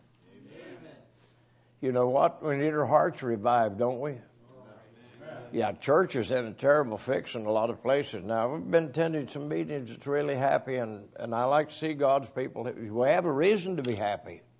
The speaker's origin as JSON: {"language": "English", "region": "West Virginia", "country": "United States", "tie": "born or raised there", "said": "I grew up in Braxton County, West Virginia, in the Depression years."}